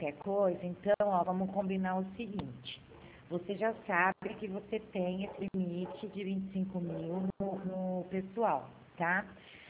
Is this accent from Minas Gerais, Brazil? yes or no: no; Sorocaba, São Paulo, Brazil; eu sou de Sorocaba.